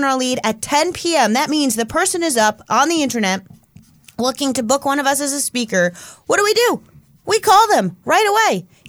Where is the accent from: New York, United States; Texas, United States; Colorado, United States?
New York, United States; for me, it's like a virtue of growing up in New York.